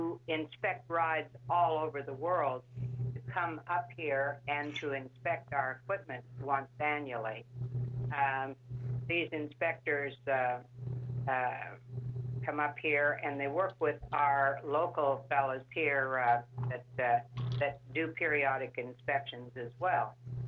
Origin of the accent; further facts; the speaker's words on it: Chugiak, Alaska, United States; I'm from Chugiak. I founded Golden Wheel Amusement Company here in Alaska in 1967.